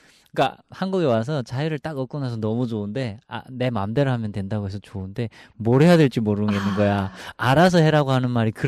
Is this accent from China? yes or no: no; North Korea; now in South Korea; 우리 고향 사람들 탈북자들을 위한